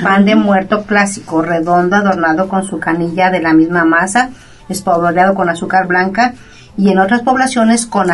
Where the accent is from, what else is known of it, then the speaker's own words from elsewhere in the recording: Mexico; nuestras fiestas y costumbres como mexicanos.